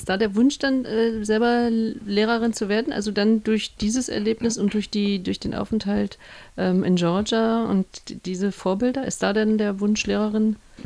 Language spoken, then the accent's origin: German; West Germany, Germany; habe ich sofort als Wessi gedacht